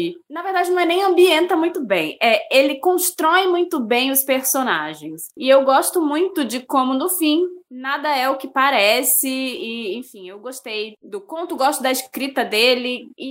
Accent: Recife, Pernambuco, Brazil; Eu sou recifense e a gente não fala igual em Recife, em Sergipe, em João Pessoa, sabe?

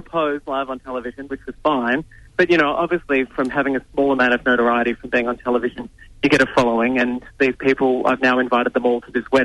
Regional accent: Melbourne, Victoria, Australia; we're from Melbourne and, you know, after Big Brother, I've been doing quite a lot of work around Australia. But Melbourne is my home, and Ben's family is there, and my family is there.

